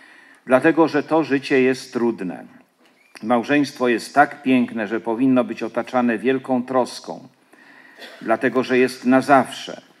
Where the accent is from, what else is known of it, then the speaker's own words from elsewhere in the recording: Jelenia Góra, Lower Silesian Voivodeship, Poland; now in Poznań, Poland; Podkreślam właśnie, że z Jeleniej Góry, bo chociaż rzeczywiście mieszkam i pracuję w Poznaniu, to jestem z krwi i kości dolnoślązakiem, jeleniogórzaninem